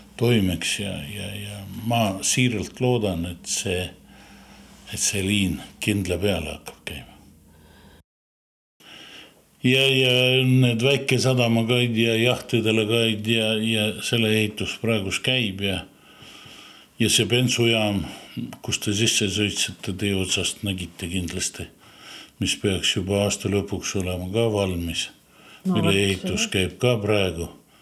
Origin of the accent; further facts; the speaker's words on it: Saare County, Estonia; also born or lived in Russia; Ma olen sündinud kaugel Venemaal ja tulime emaga tagasi Venemalt, kui ma olin 3-aastane. Aga ema on põlissõruline ja ma olen ennast ka tunnud ikka sõrulusena.